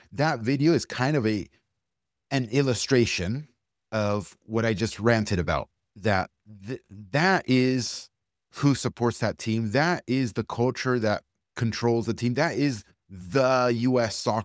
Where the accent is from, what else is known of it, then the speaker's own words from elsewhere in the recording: United States; I was born and raised here. I'm American through and through. Yeah, my heritage is from Argentina, but I'm American and I'm proud to be American.